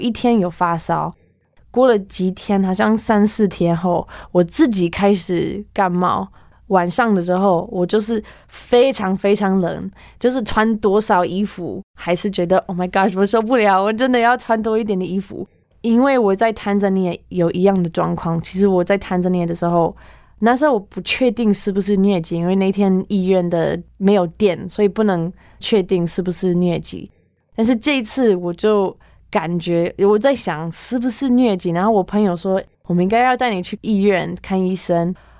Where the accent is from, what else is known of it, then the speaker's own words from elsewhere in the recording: Canada; Chinese is a second language; moved away as an adult; now in Taiwan; 我从加拿大来的，我8年前来台湾，然后我是在这边当宣教士，来这边1年之后就非常爱台湾，就留在这边。